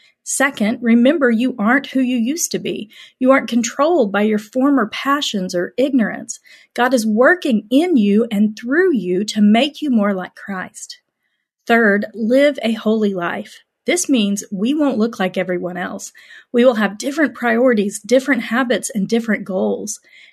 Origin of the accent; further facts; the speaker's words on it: Oklahoma, United States; I grew up in Oklahoma. I went to college in Texas. I went to seminary in North Carolina, where I met my husband and we had our two boys.